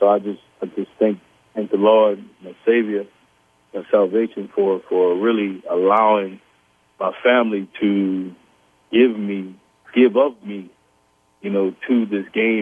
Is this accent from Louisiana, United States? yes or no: yes; New Orleans, Louisiana, United States; I was going to play at the biggest game of my career in my hometown, New Orleans.